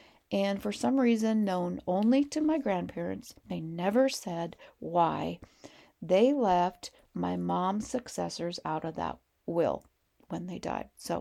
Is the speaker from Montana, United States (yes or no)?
yes; Montana, United States; And we're from Montana, you know